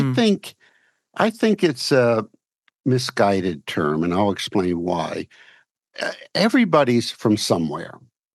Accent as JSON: {"language": "English", "country": "United States", "said": "So I am a peripatetic American, an open-minded American, I'd like to think, but I'm still an American."}